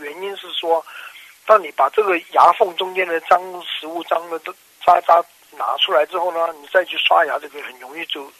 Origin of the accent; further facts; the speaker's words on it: China; 我们中国人啊，特别有些观念觉得，哎，老了就该掉牙